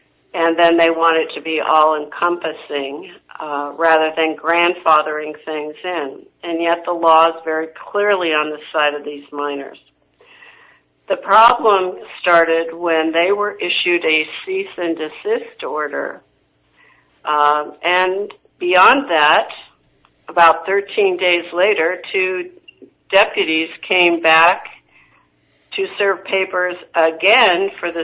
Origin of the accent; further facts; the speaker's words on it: Oregon, United States; I'm from Oregon.